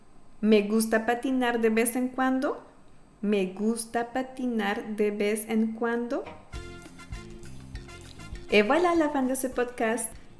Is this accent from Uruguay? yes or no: no; Colombia; Como ya lo sabes, soy colombiana, así que me gustan mucho los ritmos latinos